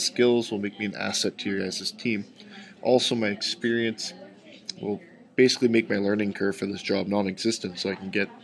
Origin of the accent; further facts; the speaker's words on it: Gibbon, Alberta, Canada; I was born and raised in Gibbon, Alberta, so not too far from this area. And I'm 20 years old.